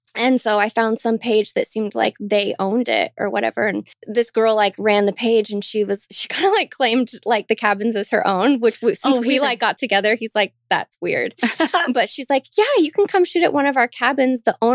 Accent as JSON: {"language": "English", "town": "Portland", "region": "Oregon", "country": "United States", "said": "I thought I could handle it because I'm like, whatever, I'm from Portland, yeah."}